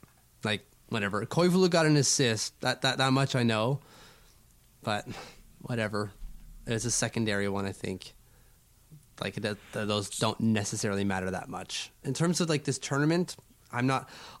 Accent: Canada; No, I don't. I'm Canadian.

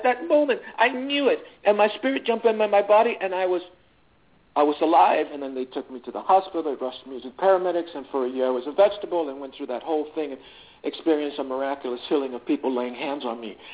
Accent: New York City, New York, United States; I'm from New York. I grew up in all of these boroughs. I grew up in Manhattan and Spanish Harlem and the Bronx and Brooklyn and Queens.

